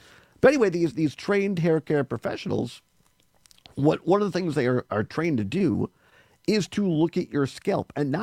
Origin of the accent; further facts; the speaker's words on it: Richland Center, Wisconsin, United States; many people that listen to this program know I grew up in Southwest Wisconsin, in Richland Center.